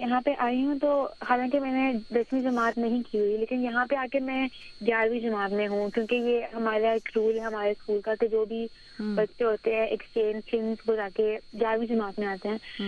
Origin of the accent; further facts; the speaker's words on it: Pakistan; now in United States; اور جب میں اپنے پاکستانی کپڑے وغیرہ پہن کے جاتی تھی اسکول میں, تب مجھے لگتا تھا کہ ہاں میں پاکستانی ہوں.